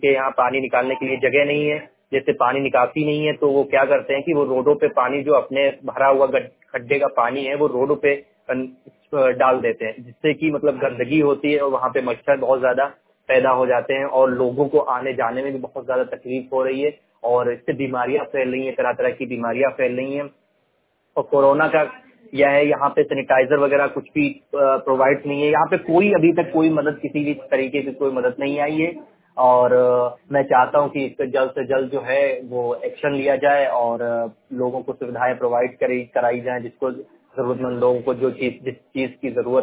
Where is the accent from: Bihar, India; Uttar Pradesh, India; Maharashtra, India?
Uttar Pradesh, India; मैं लखीमपुर खीरी का रहने वाला हूँ। मैं एक गांव से बिलोंग करता हूँ जिस गांव का नाम लगची है, ग्राम पंचायत लगुचा लगता है।